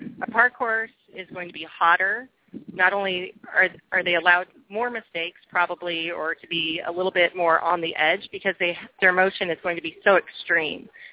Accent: Nebraska, United States; I grew up showing in Nebraska, and it was a big deal back when I was a child.

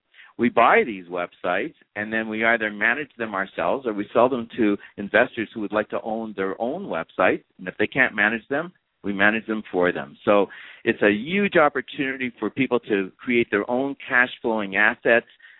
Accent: Canada; I'm originally from Canada, and I did my undergraduate work there.

